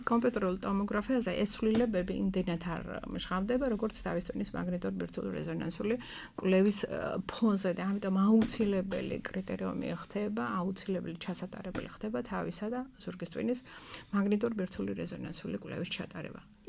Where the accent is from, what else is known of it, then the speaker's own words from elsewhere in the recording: Batumi, Adjara, Georgia; თქვენ ალბათ ყველანი ბათუმელები ვართ